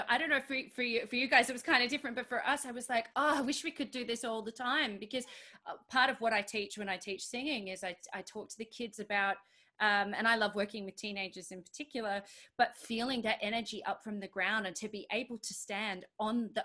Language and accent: English; Australia; I think also as an immigrant and as an Australian, I have a story to tell